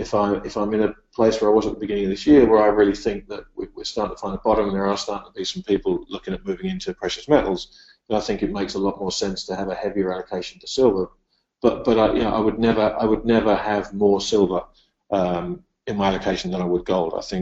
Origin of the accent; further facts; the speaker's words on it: United Kingdom; Look, as a Brit, I think people underestimate the likelihood of a Brexit.